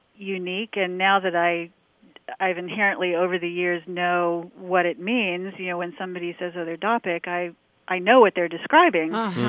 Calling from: Sealands Grove, Pennsylvania, United States; I am calling from Sealands Grove, Pennsylvania

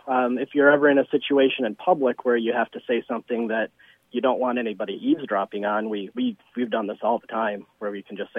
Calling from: Petoskey, Michigan, United States; I'm calling from Petoskey, Michigan.

